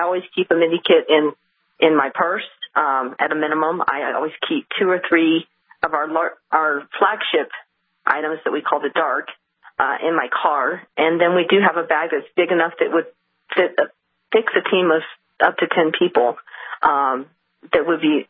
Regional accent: Boulder, Colorado, United States; also born or lived in Lexington, Kentucky; Okay, so I grew up in Boulder.

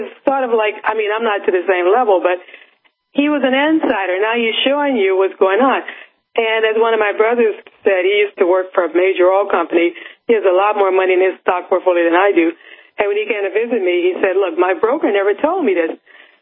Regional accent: New Orleans, Louisiana, United States; I'm from New Orleans, and we're pretty straight shooters down here as well.

